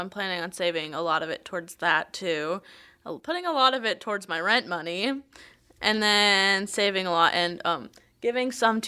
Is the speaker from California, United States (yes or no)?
no; Minnesota, United States; And then I'm originally from Minnesota, so I called my best friend from there and I told her, and she's like, no way.